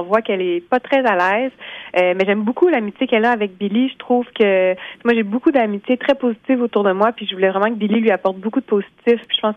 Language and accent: French; Laval, Quebec, Canada; born there; Moi, je suis née à Laval.